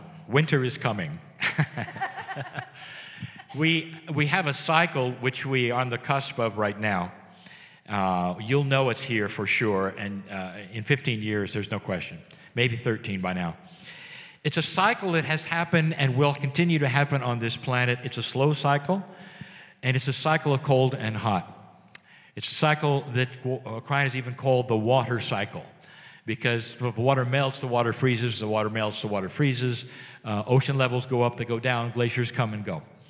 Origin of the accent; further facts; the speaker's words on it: San Diego, California, United States; I'm from San Diego, California. We get almost no rain.